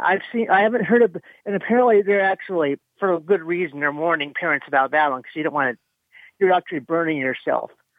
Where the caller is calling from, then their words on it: California, United States; I'm calling from California.